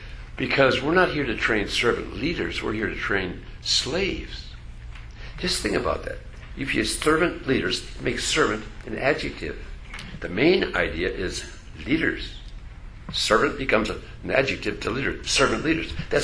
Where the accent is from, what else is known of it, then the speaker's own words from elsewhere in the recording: Hinckley, Minnesota, United States; I come from Hinckley, Minnesota, where men are men and pansies are flowers, the women are slightly above average, and I just don't cry.